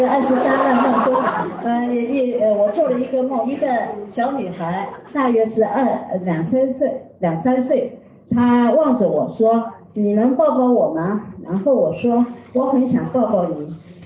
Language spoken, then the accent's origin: Chinese; Shanghai, China; 我上海来的。